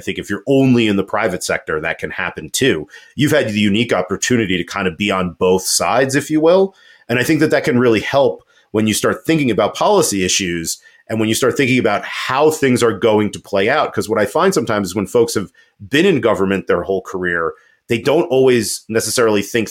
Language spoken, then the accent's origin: English; Colorado, United States; But that also may be because I'm from Colorado and it's not necessarily the same, I think, in other states.